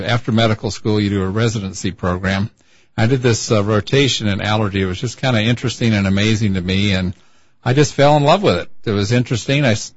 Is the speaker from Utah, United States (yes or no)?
yes; Utah, United States; now in Wenatchee, United States; I grew up in Utah.